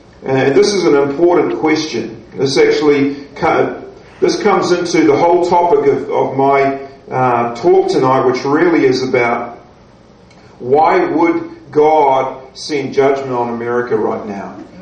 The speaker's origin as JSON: {"language": "English", "country": "New Zealand", "said": "Obviously, I come from New Zealand."}